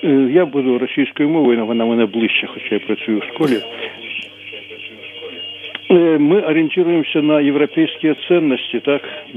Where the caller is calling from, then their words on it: Kyiv, Ukraine; Доброго ранку, я з Києва, працюю в школі.